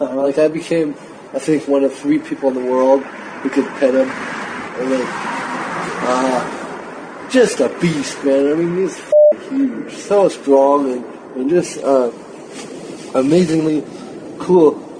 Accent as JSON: {"language": "English", "town": "St. Paul", "region": "Minnesota", "country": "United States", "tie": "born or raised there", "also_born_or_lived": "Cameroon / Senegal", "said": "I grew up in St. Paul. I was actually born in Cameroon, West Africa."}